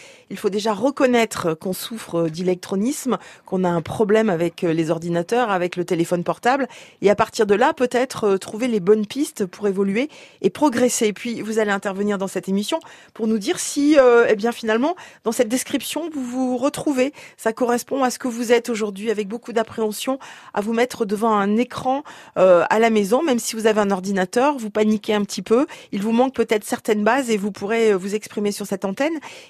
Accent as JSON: {"language": "French", "region": "Brittany", "country": "France", "said": "chez nous en Bretagne"}